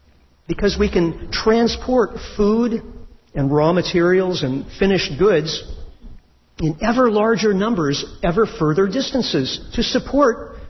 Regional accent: California, United States; I'm from Northern California, and we're very familiar with this there.

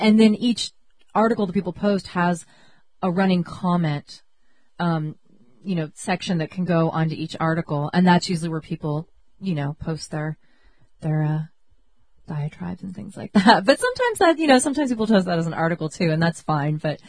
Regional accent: Santa Cruz, California, United States; I went to Santa Cruz Indie Media because I wanted to know what was going on in my hometown.

